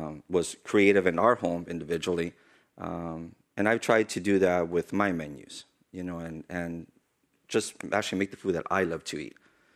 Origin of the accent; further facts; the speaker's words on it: Montebello, California, United States; also born or lived in Highland Park; I was born in, in Highland Park. Mm-hmm. So I lived there about 5 years, and then we moved to Montebello. So basically, up until college, I was kind of on the east side of Los Angeles.